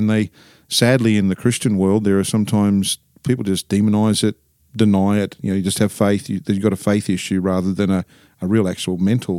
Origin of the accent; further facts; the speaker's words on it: Australia; accent: Oka; Well, it depends on how I throw my accent. If I speak real Oka, you can pretty well pick it up, mate, where I'm from.